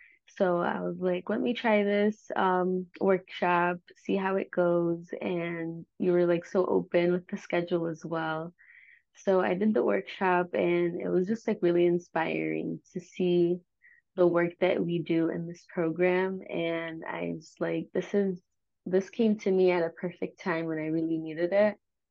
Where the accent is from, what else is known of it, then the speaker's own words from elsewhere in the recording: Michigan, United States; Yeah, so I'm from Michigan